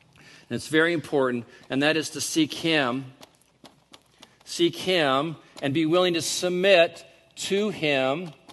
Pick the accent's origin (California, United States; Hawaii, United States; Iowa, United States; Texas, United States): California, United States; now in Oregon, United States; Yeah, I'm from California. Sorry. I'll learn.